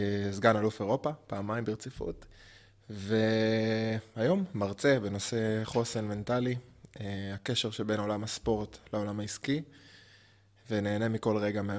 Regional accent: Jerusalem, Jerusalem District, Israel; now in Tel Aviv, Israel; 32, במקור ירושלמי, היום מתגורר בתל אביב.

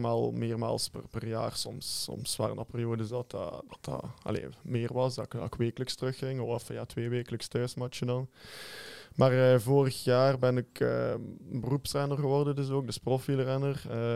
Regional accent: Oostakker, Flemish Region, Belgium; Ik ben van Oostakker, Destelbergen, dus dat is quasi nabij voor naar de match te kunnen gaan kijken.

